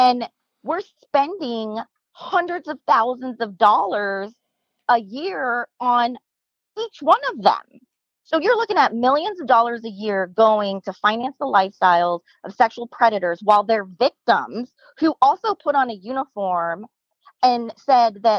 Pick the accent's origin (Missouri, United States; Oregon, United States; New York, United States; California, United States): California, United States; Hollywood; I came from Hollywood. So like I was used to sidestepping sexual harassment